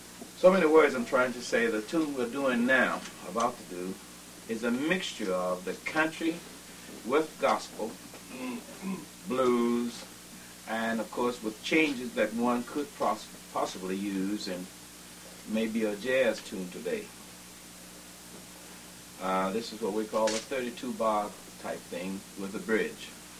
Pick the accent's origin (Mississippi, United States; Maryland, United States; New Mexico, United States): Mississippi, United States; maybe it's because because I'm from Mississippi and they're trying to help me out.